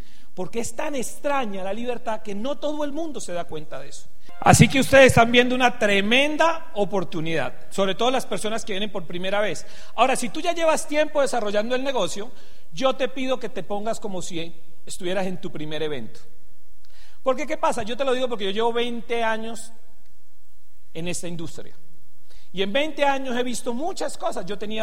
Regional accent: Venezuela; Soy venezolano, tengo cédula venezolana.

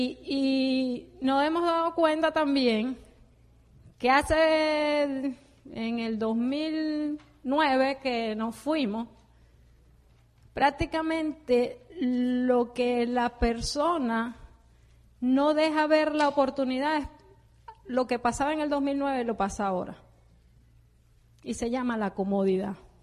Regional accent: Venezuela; moved away as an adult; Nos vinimos de Venezuela aquí, en aquella época, en el 2003, se perdió el enfoque. Ya había un desenfoque en Venezuela y llegamos aquí y perdimos más.

